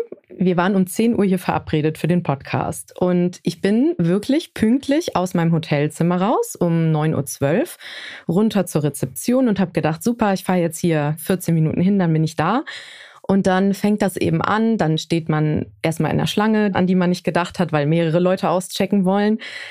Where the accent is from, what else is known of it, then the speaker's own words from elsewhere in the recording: Aachen, North Rhine-Westphalia, Germany; in meiner Heimat in Aachen bin ich eben aufs Land gezogen, ins Grüne, wo es super ruhig ist